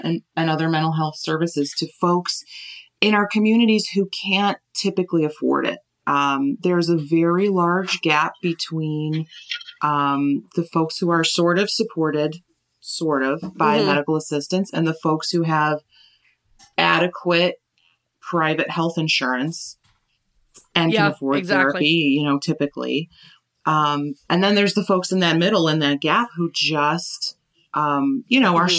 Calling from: Warrior Run, Pennsylvania, United States; I'm joining you from my basement here we're in Warrior Run, Pennsylvania, which is not too far from Wilkes-Barre.

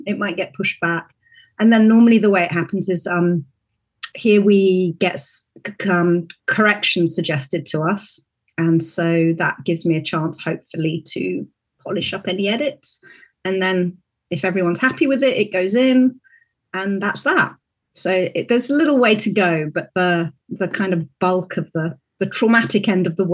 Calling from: Wales, United Kingdom; I'm in South Wales in the United Kingdom, and it's really great to be with you.

